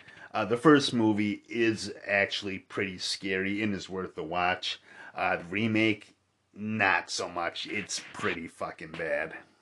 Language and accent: English; Milwaukee, Wisconsin, United States; I believe that the first supposed picture of one of these creepy clowns was taken in near my hometown of Milwaukee, actually, as a matter of fact.